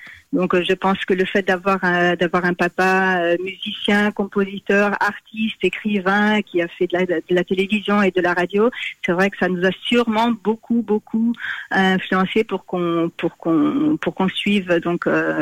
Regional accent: France; born there; Je suis née en France, j'ai ma famille en France, une grande partie de ma famille en France.

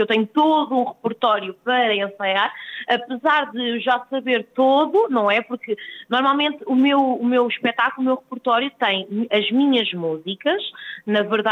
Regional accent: Caldas da Rainha, Leiria, Portugal; Eu comecei desde muito pequenina na minha terra, que é as Caldas da Rainha, que eu sou caldense e tenho muito orgulho.

